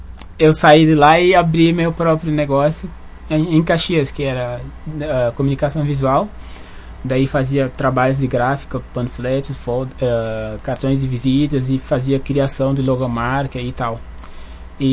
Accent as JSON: {"language": "Portuguese", "country": "Senegal", "second_language": "Portuguese", "moved": "yes", "said": "porque quando eu cheguei aqui eu não sabia nada de português. Mas eu, como eu sofri muito com essa não falar português, daí eu resolvi, então, eu não quero que os meus amigos, meus irmãos senegaleses fazem a mesma coisa"}